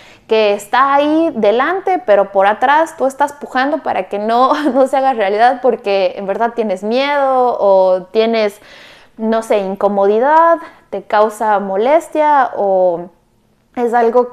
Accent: Ecuador; now in Canada; regresé a Ecuador, que es el país de donde soy

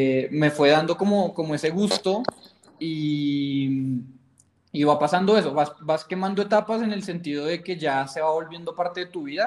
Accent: Bogotá, Colombia; yo tengo 28 años, yo soy bogotano, soy administrador de empresas

